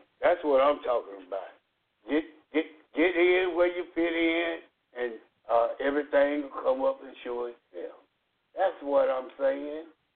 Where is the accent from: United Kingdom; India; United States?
United States; Dallas, Texas; born there; I didn't come from Paris. I was born in Dallas.